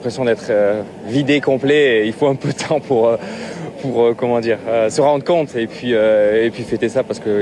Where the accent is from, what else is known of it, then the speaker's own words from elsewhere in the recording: France; c'est une fierté qu'on devrait avoir en tant que Français.